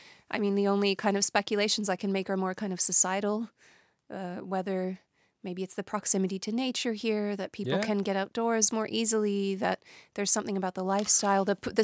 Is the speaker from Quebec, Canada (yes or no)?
no; Toronto, Ontario, Canada; No, I grew up in Toronto, so it's quite a lot brighter.